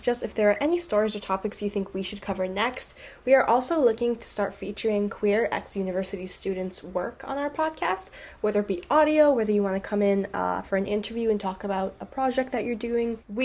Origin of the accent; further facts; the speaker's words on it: United States; I grew up in the States, so I was always... just waiting for that to happen.